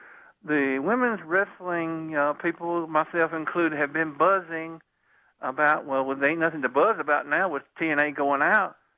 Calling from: Virginia, United States; from Virginia.

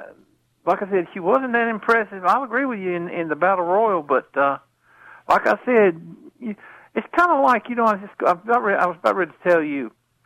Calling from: Virginia, United States; from Virginia.

